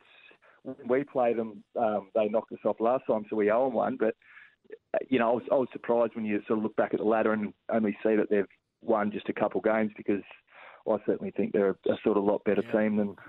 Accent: Tasmania, Australia; moved away as an adult; Yeah, mate, I'm actually originally from Tassie. So there was about 7 of us that moved up to the Gold Coast when we were about sort of 20, 21

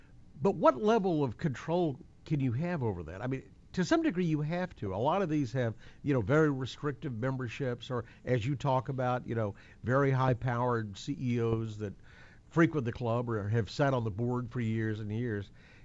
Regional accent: Pampa, Texas, United States; I grew up with one in Pampa, Texas.

